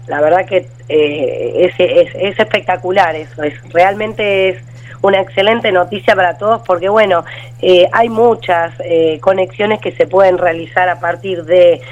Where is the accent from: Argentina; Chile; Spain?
Argentina; Buenos Aires; now in Termas de Río Hondo, Argentina; Yo, por ejemplo, vivo en Termas hace 15 años, vengo de Buenos Aires